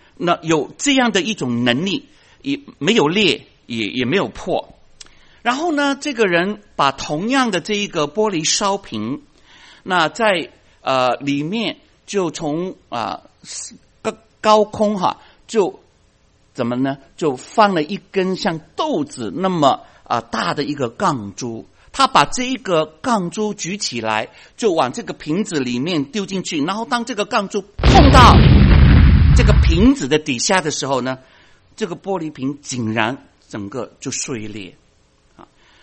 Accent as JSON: {"language": "Chinese", "country": "China", "said": "我们中国人都说团结就是力量。"}